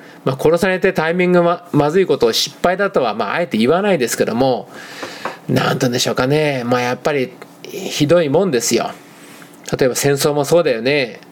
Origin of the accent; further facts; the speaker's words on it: Kanagawa, Japan; 私は神奈川県人ですから知らないですけどね、